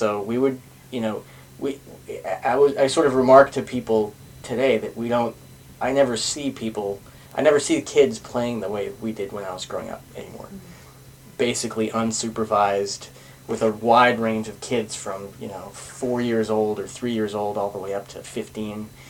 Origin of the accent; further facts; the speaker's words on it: Lewiston, United States; I was born here in Lewiston in 1967, August 6th, at St. Mary's Hospital.